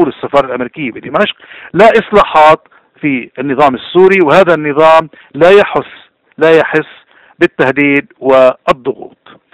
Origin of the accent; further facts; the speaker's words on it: Lebanon; إذن نحن كلبنانيين مفروض كلنا كلبنانيين نحكي منطق، نحكي عقل